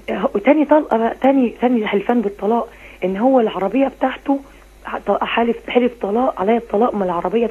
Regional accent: Minya, Minya Governorate, Egypt; انا حضرتك من المنيا من الصعيد

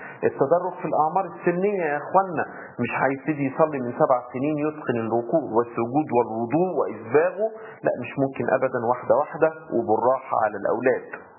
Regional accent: Egypt; طبعتنا كمصريين مفتوحين على بعض

